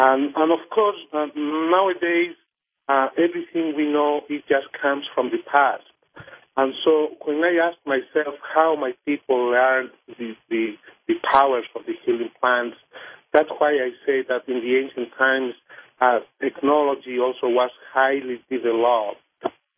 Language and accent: English; Cerro Mayo, Cusco, Peru; English is a second language; I was born and raised in Cerro Mayo, which is close to Cusco, and this is more or less 15,000 feet from sea level.